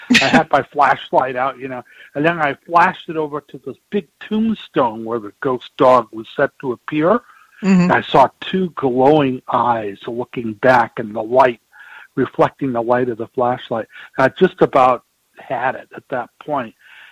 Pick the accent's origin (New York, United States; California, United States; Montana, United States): California, United States; Thousand Oaks; This is when I was growing up in Thousand Oaks.